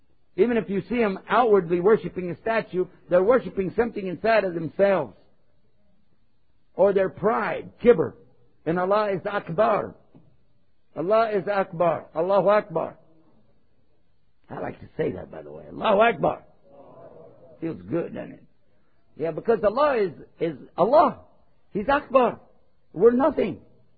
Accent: Texas, United States; And I'm from Texas. Don't mess with Texas.

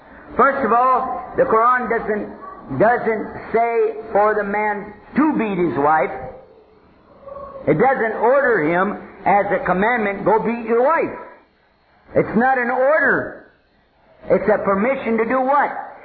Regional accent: Texas, United States; Don't laugh. I'm from Texas.

